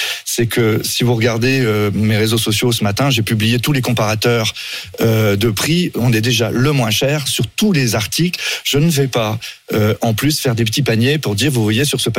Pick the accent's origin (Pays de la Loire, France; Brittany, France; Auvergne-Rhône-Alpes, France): Brittany, France; je suis breton